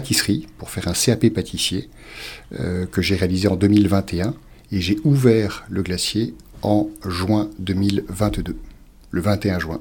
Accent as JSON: {"language": "French", "town": "Brest", "region": "Brittany", "country": "France", "said": "je suis breton. Je suis né à Brest, dans le Finistère. Et après une carrière à Paris, j'ai décidé de faire une seconde carrière en Ardèche."}